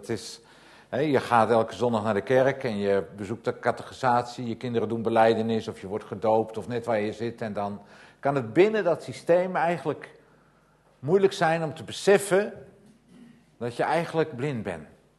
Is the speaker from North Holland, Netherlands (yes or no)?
yes; North Holland, Netherlands; now in Enkhuizen, Netherlands; West-Friesland, waar ik vandaan kom. West-Friesland, dat is oostelijk Noord-Holland, maar dat weet u natuurlijk allemaal. De kop van Noord-Holland, Enkhuizen, Medemblik, Hoorn, daar woon ik in Enkhuizen dan. Dat is West-Friesland.